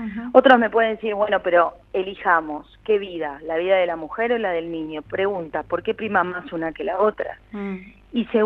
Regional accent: Argentina; como argentinos

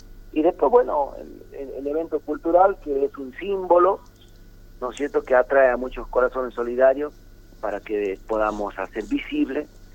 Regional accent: Salta, Argentina; nosotros los que somos de ahí del Chaco salteño

